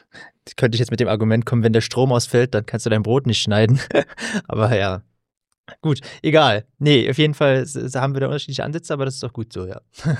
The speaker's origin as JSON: {"language": "German", "region": "Berlin", "country": "Germany", "tie": "born or raised there", "said": "Mein großer alter Freundeskreis aus meiner Heimatstadt Berlin"}